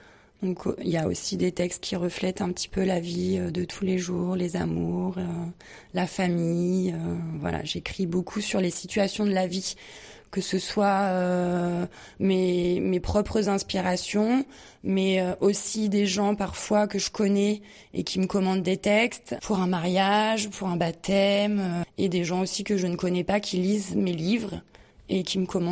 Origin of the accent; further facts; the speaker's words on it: Montgenèvre, Provence-Alpes-Côte d'Azur, France; Je suis originaire des Hautes-Alpes, je suis native de Montgenèvre. Je suis une maman, une jeune maman, entre guillemets, parce que j'ai 38 ans